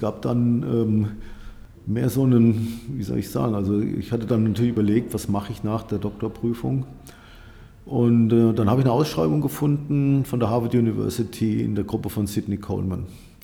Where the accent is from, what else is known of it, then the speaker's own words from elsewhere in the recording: Hanau, Hesse, Germany; Also geboren bin ich in Hanau und dort bin ich auch aufgewachsen.